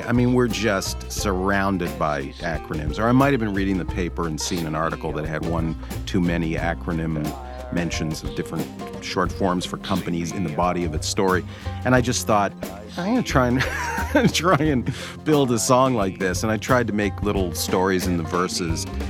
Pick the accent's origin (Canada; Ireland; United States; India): Canada; Growing up in Canada